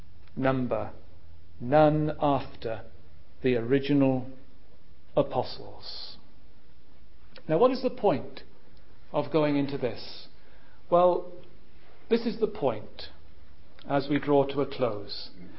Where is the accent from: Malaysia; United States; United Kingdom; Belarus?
United Kingdom; Ilfracombe, South West England; There is a case in Ilfracombe, in my hometown, which illustrates it very well.